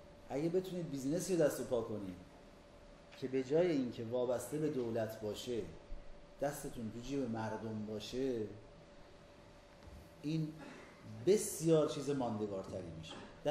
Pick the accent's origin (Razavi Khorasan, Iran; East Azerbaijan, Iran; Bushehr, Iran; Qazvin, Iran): Qazvin, Iran; moved away as an adult; now in Tehran, Iran; من از یه خانواده ثروتمند بودم، من متولد قزوینم، تحصیلاتم رو تا انتهای دبیرستان قزوین بودم